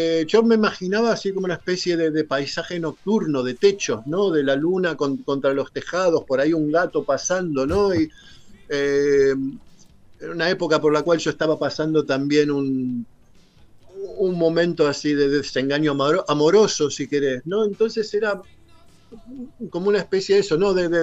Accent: Argentina; moved away; Cuando yo me fui de Argentina la primera vez, allí por el 91, en realidad tenía la cabeza puesta en ir a vivir a Inglaterra y ser un músico de rock allí.

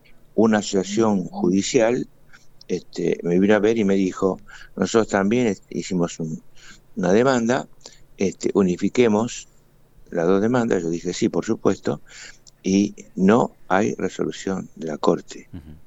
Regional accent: Argentina; soy un argentino que se siente perjudicado desde el punto de vista jurídico, moral y también desde el punto de vista económico

